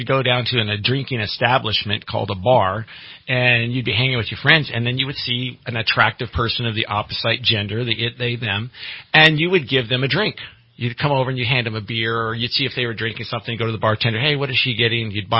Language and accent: English; California, United States; Well, you know what's funny is back then I was actually in good shape, and I was blonde from California. So back then, being American meant something.